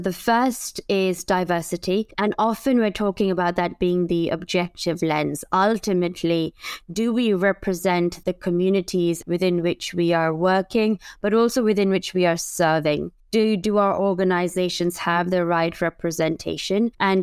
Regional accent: Dubai, United Arab Emirates; I am a Portuguese national of Indian heritage, and I grew up in Dubai.

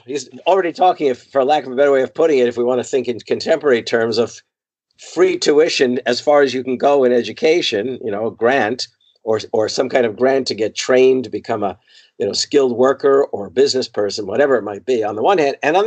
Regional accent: United States; as an American, we grow up and we've been imbued with this sense of radicalism.

